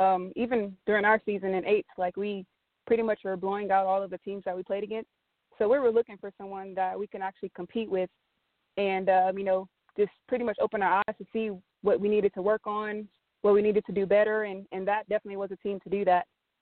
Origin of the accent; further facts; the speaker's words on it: Texas, United States; I mean, I might be biased because I'm from Texas, but I feel like Texas has the best talent.